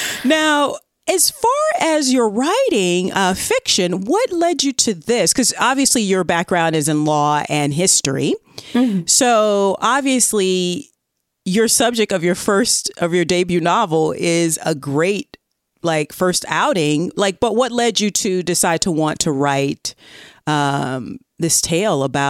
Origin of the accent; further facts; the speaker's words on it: the South, United States; accent: Southern; my Southern accent does butcher a lot of English things and French stuff